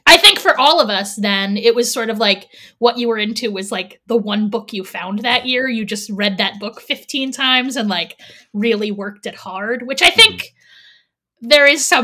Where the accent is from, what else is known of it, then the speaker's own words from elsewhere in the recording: Pennsylvania, United States; I am not from the South. I am from Amish country in Pennsylvania.